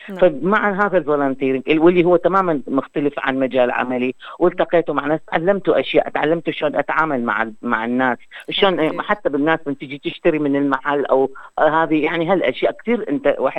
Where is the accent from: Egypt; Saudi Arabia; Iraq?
Iraq; moved away as an adult; now in Brisbane, Australia; أنا جيت من العراق في شهر أغسطس 2018، يعني 2018 وصلنا إلى بريسبن.